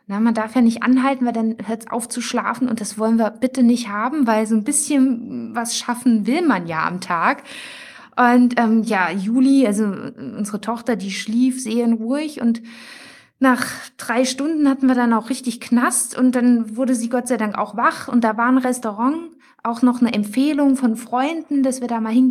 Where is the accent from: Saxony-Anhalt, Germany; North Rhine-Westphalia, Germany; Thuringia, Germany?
Thuringia, Germany; wir kommen aus Thüringen